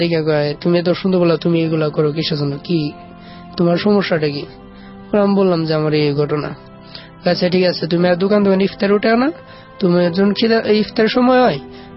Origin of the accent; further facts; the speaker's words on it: Manikganj, Dhaka Division, Bangladesh; পরে আমি বললাম যে আমার বাড়ি মানিকগঞ্জ, আমার কাছে দেখেন ইয়ার কমিশনার নাম্বার আছে